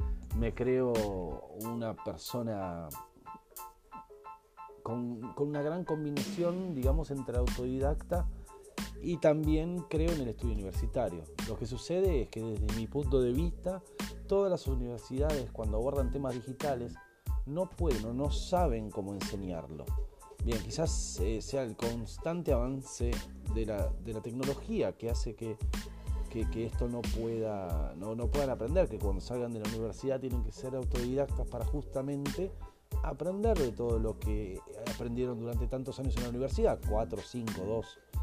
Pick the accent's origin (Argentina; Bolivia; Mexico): Argentina; Hoy a los 39 años, ya de vuelta en mi país, regresé hace ya, en el 2012, hace ya 7 años que estoy acá en Argentina, de vuelta.